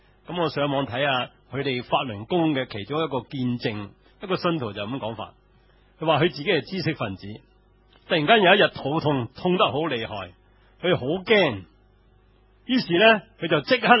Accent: China; 你唔係好難揾到我哋中國人大部分中國人嗰啲人生觀同埋佢嘅哲學同埋價值觀。

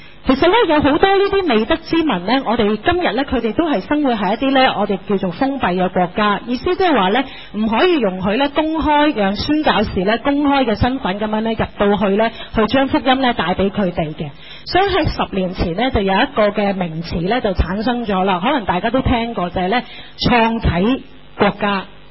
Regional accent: Hong Kong; 當時咧以我哋香港人嘅崇拜同埋咧翻教會嘅觀念咧

